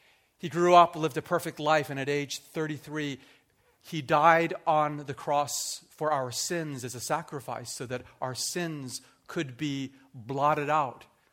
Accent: Canada; I'm like, I'm from Canada.

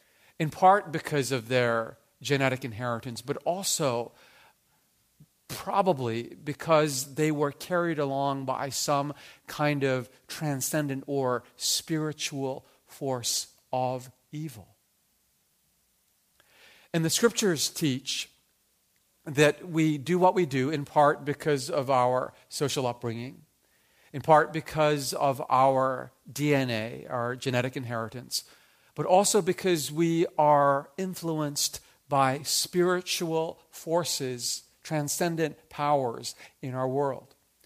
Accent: Japan; also born or lived in Canada; And as a Japanese person, I'm thinking, how could this have happened? I'm also Canadian.

